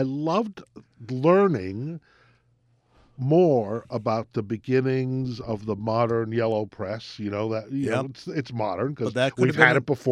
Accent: New York, United States; also born or lived in New Haven; You know, I grew up in Metro New York and New Haven, but I felt like an upstater or a Midwesterner.

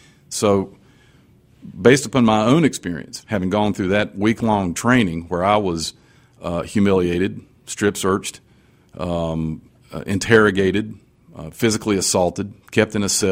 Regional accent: United States; As an American, I was offended because I felt like it's un-American.

